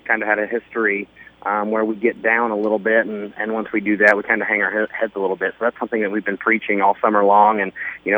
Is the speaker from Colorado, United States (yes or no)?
no; La Harpe, Illinois, United States; Well, basically, I'm from La Harpe originally